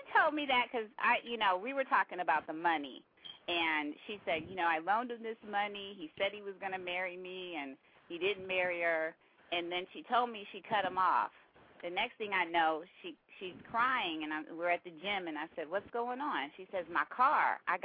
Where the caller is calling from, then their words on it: Washington, District of Columbia, United States; I'm here in D.C., and I have